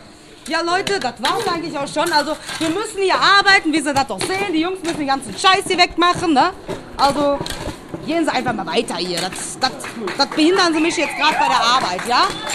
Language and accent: German; Wuppertal, North Rhine-Westphalia, Germany; Ich komme eigentlich aus Wuppertal